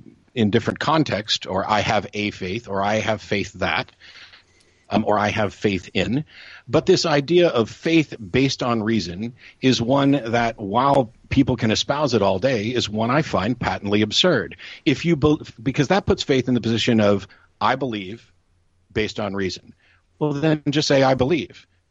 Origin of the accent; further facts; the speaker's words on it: United States; you know, as an American, I acknowledge that I am butcher the English language